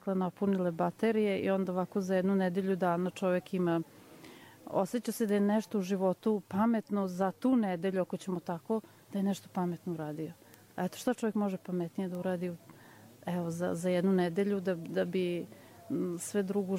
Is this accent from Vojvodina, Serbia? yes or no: yes; Vojvodina, Serbia; now in Belgrade, Serbia; Pa ja sam, živim u Beogradu, međutim, nisam iz Beograda, ja sam iz Vojvodine.